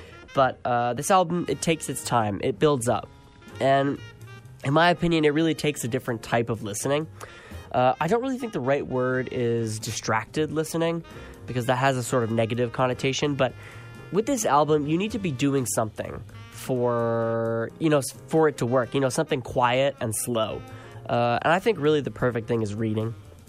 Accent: Canada; even though I am Canadian.

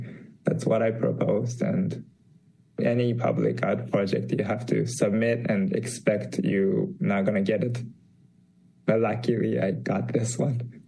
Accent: Japan; I'm from Japan, and I love promoting Japanese culture.

